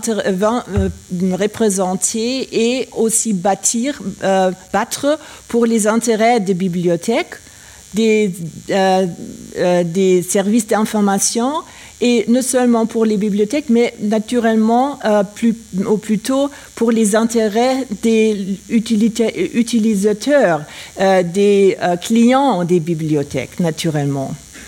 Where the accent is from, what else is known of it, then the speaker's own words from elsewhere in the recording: Germany; French is a second language; Je suis allemande, mais naturellement l'anglais est la langue principale pour travailler